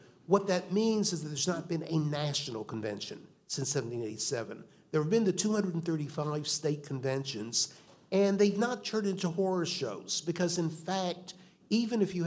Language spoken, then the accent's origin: English; North Carolina, United States; My home state, North Carolina and Rhode Island, were not in the Union when George Washington was inaugurated